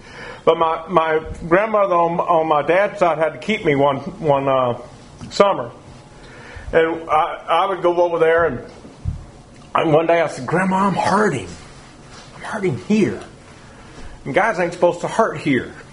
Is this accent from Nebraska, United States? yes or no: no; Texas, United States; Man, I'm from Texas. I can handle it.